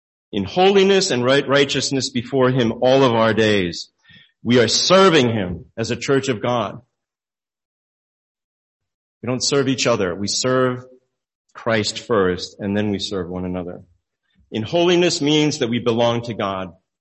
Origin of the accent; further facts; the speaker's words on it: Glen Ridge, New Jersey, United States; In the moment in my room growing up in Glen Ridge, New Jersey